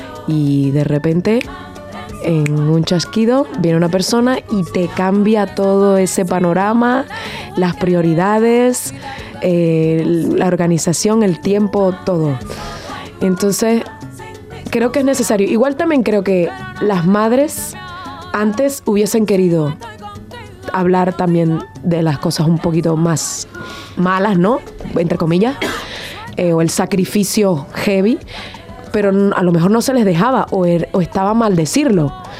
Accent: Venezuela; Yo vengo de Venezuela

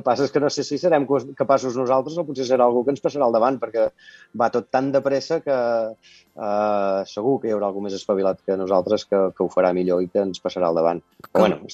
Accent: Vic, Catalonia, Spain; jo sóc molt de Vic, biguetà, i no volia anar a estudiar a Barcelona

